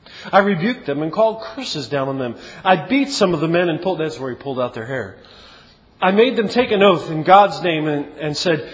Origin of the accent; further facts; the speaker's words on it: Baltimore, Maryland, United States; See, when I was a kid, I grew up in Baltimore. Baltimore is a secular city even when I grew up.